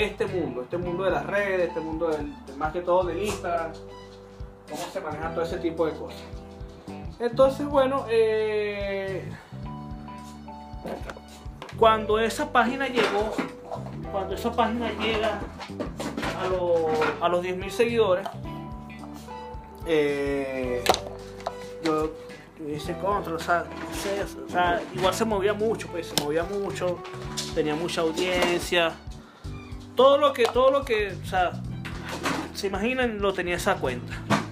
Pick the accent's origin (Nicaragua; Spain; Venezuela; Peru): Venezuela; moved away as an adult; now in Chile; yo tengo 3 años viviendo aquí en Chile. Yo, como todo venezolano migrante, bueno, llegué acá a este hermoso país que nos abrió las puertas, y me vine con mi esposa.